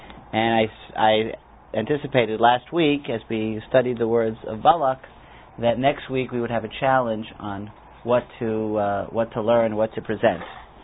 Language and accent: English; Silver Spring, Maryland, United States; one of them, who's a very nice boy from my hometown, a Lanceman, Silver Spring, Maryland